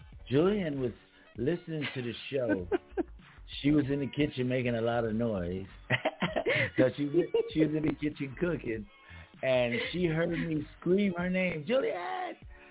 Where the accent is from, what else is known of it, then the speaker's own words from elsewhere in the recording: Philadelphia, Pennsylvania, United States; Well, I am from Philly. That little Philly soul.